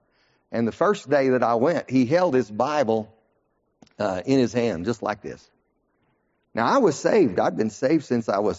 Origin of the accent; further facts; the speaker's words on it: Lamar, Colorado, United States; Andrew Womack came to my hometown, Lamar, Colorado in 1978.